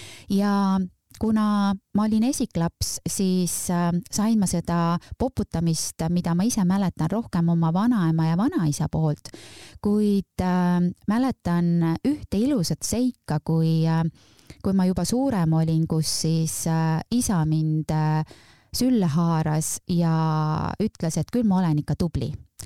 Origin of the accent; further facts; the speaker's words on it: Tartu, Tartu County, Estonia; also born or lived in Viljandi; ma olen pärit Tartust, elan seal ja olen siis mõned aastad elanud ka Viljandis ja armastan ikkagi seda, et koju on alati hea tagasi tulla, nii et jätkan oma rännakuid oma kodulinnas Tartus.